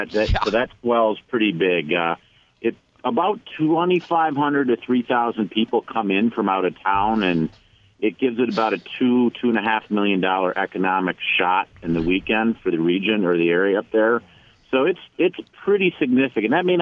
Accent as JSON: {"language": "English", "town": "Marquette", "region": "Michigan", "country": "United States", "tie": "born or raised there", "said": "I grew up in Marquette, and it was a wonderful place to grow up."}